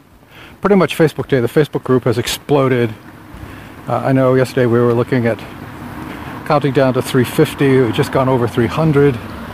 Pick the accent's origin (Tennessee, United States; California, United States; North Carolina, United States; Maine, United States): Maine, United States; Windham; moved away; a friend back home, back in Maine, that the captain of the El Faros from my hometown, back in Windham